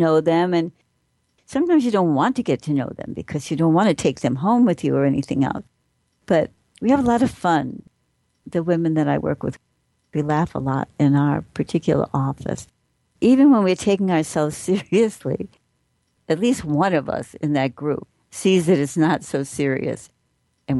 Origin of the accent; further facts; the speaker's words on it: Brooklyn, New York, United States; I remember growing up in Brooklyn, people yelled when they wanted something.